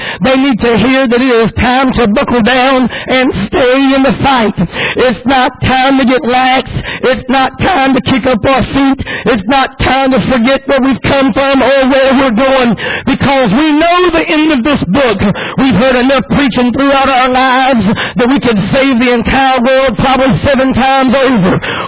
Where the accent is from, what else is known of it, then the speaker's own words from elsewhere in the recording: United States; but prideful that I am American and I know the history of our great country.